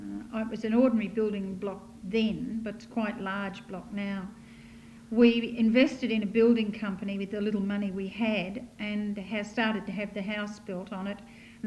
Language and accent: English; Australia; I am an Australian, and I have four children, three boys and a girl.